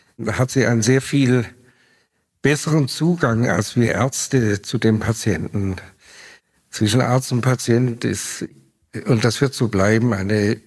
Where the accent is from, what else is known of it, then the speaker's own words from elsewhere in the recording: Konstanz, Baden-Württemberg, Germany; Ich bin in Konstanz aufgewachsen, in einer Privatklinik für innere Medizin, Kardiologie, direkt am Bodensee, die hatte mein Großvater gegründet und das war meine Heimat.